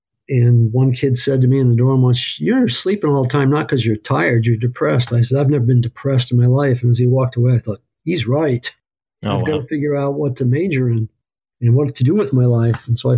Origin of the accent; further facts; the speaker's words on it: East Coast, United States; When I grew up on the East Coast, my folks joined the church when I was in the eighth grade